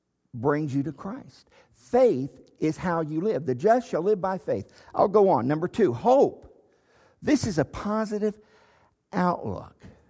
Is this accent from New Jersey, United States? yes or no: no; Texas, United States; Maybe it's just because I'm a Texan.